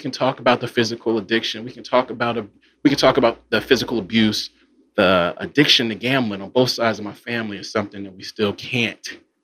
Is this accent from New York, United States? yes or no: no; Mississippi, United States; I think because I am from Mississippi and so much of Mississippi black labor has been taken from us